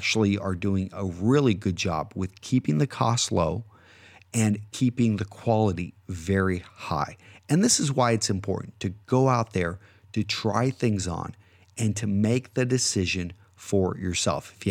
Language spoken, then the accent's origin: English; United States; I'm an American. I'm very proud of our country